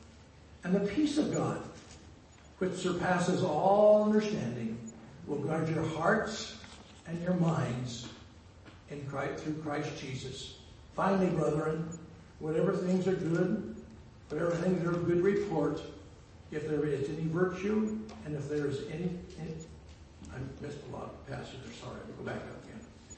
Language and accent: English; Oregon, United States; moved away as an adult; also born or lived in Idaho / Saskatchewan; I'm an American. I was born in Idaho, but lived in Oregon until my 19th birthday when I went to Bible school in Saskatchewan.